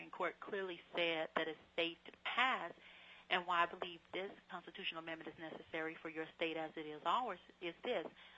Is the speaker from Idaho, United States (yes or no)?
no; Louisiana, United States; incident in our state where we found out in Shreveport, a clinic about an hour and a half away from my hometown